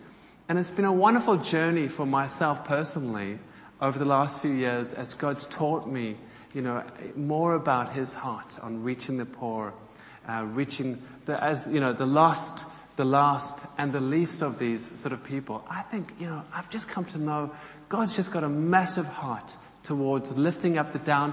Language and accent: English; Cape Town, Western Cape, South Africa; now in Newcastle, United Kingdom; So you can hear from my accent. I'm South African. I come from a little town called Cape Town.